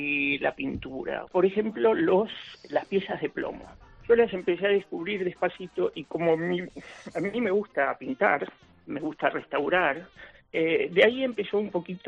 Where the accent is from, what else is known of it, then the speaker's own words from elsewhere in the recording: Argentina; moved away as an adult; now in Spain; Soy argentino-español, 21 años que vivo en España. Comencé con la vocación desde hace más de 35 o 40 años en Argentina